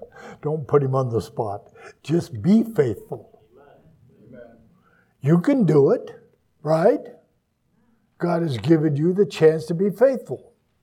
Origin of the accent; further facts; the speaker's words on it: Victor, Colorado, United States; I was going to go to my hometown in Colorado where I was raised as a boy for the summer.